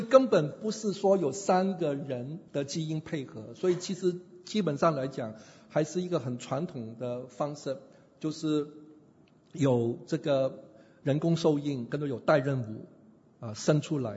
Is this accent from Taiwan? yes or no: no; Hong Kong; 当然我是从香港来有偏见的